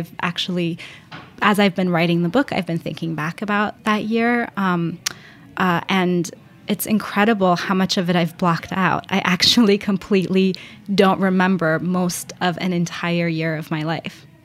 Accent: Iran; moved away; yeah, so what's really funny is growing up in Iran, because of obviously colonialism, everybody aspires to be European, and especially at that time.

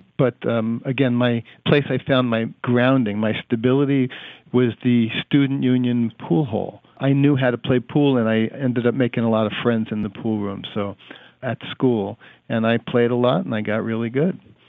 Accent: Brooklyn, New York, United States; Okay, well, born and raised in Brooklyn, had normal 20/20 vision growing up.

